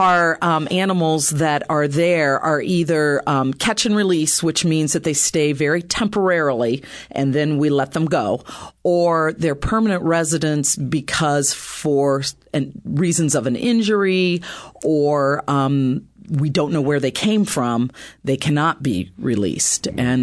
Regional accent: Ohio, United States; I grew up in Ohio where they're really, really common.

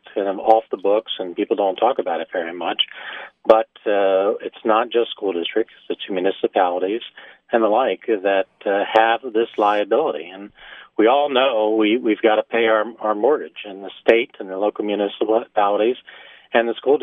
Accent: Northville, Michigan, United States; I'm in my hometown in Northville this morning

